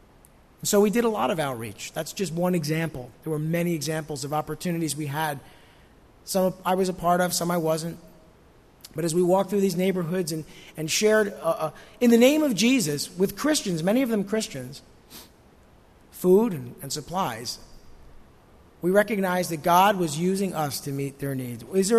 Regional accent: New Jersey, United States; you know, I'm from New Jersey, my first reaction is, yeah.

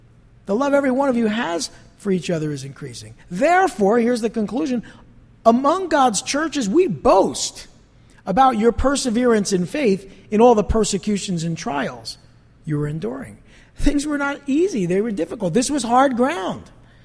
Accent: East Rutherford, New Jersey, United States; also born or lived in Passaic; But being from, I'm born in Passaic, being from the area, grew up in East Rutherford, I'm not intimidated by that, obviously.

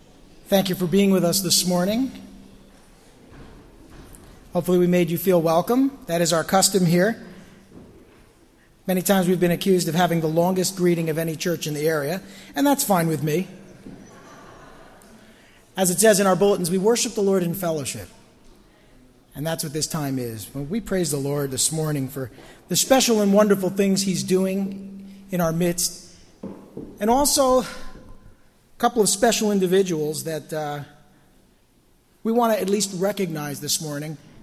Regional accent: New Jersey, United States; We were living in New Jersey. We're from New Jersey. We've always lived here

